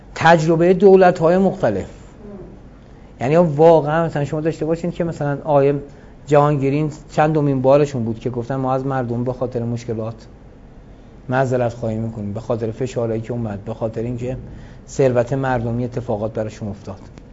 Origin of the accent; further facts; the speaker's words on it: Iran; گفتیم از ایران هستیم